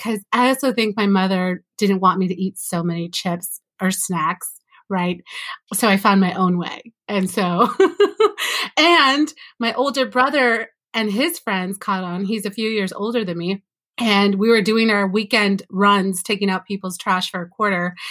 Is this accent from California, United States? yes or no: yes; California, United States; born there; So I literally would spend all my allowance money on chips in Mexico or here in the States. I was born in California